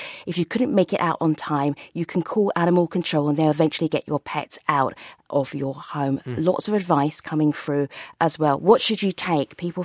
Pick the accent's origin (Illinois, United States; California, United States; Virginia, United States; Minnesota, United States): California, United States; Paradise; My hometown of Paradise will never come back the same.